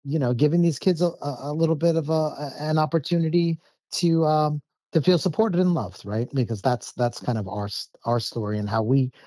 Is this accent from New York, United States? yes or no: yes; New York, United States; I grew up in New York. She was living in California.